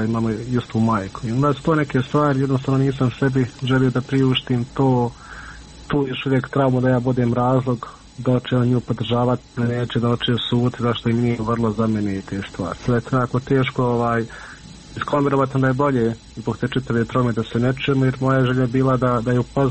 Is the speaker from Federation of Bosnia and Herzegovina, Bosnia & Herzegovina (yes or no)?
no; Miljevina, Republika Srpska, Bosnia & Herzegovina; mi smo svi gore iz Miljevine